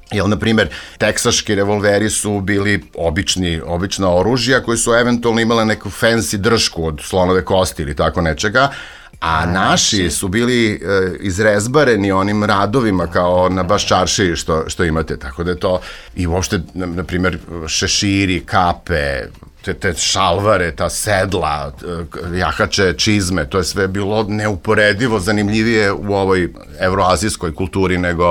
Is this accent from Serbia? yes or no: yes; Serbia; ali ja je osjećam kao Srbin najviše sa ove naše strane